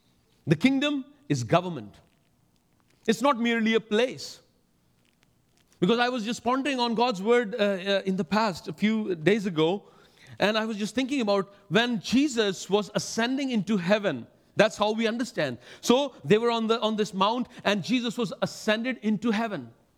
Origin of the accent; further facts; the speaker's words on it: India; When you see me that I am an Indian. And though sometimes I would do things which might be odd in this culture. I don't want to offend people, but still, unknowingly, I can offend people. Because I come from a different culture.